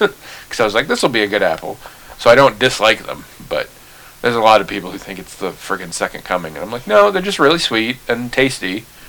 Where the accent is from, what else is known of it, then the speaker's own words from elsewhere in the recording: Iowa, United States; I said, like, I'm from Iowa.